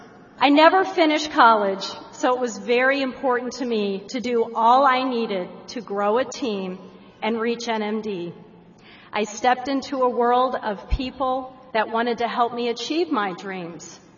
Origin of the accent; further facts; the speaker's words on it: St. Louis, Missouri, United States; I'm from St. Louis, Missouri, and I'm here today with my beautiful family.